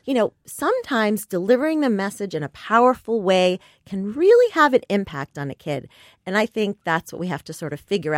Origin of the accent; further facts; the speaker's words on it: Queens, New York, United States; Not in my school, but I grew up in Queens.